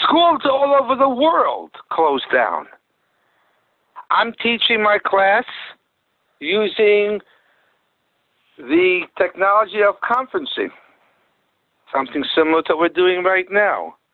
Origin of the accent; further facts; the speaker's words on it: Borough Park, New York, United States; I'm from Borough Park.